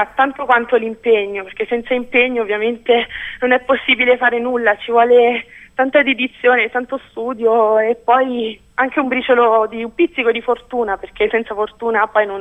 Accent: Agnone, Molise, Italy; io sono di Agnone, in provincia di Isernia, questa cittadina a 800 metri sul livello del mare, e niente, praticamente vivo in un posto in cui fa particolarmente freddo

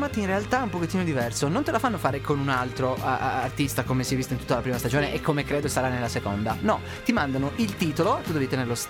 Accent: Piobesi Torinese, Piedmont, Italy; Io sono di Piovesi Torinese, in realtà, originariamente. Sì. 19 km di distanza da Torino.

